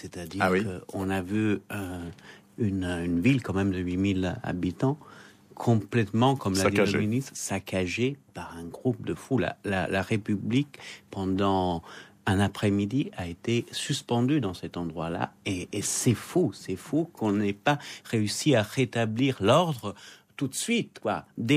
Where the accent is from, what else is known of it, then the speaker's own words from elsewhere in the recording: Italy; même en tant qu'Italien